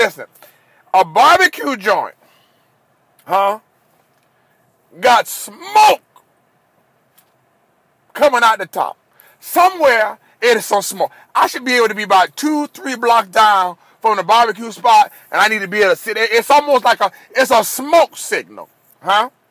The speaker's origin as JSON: {"language": "English", "region": "Florida", "country": "United States", "said": "I am from the South. The Deep South. Don't get no deeper than South Florida. I'm from the Deep South."}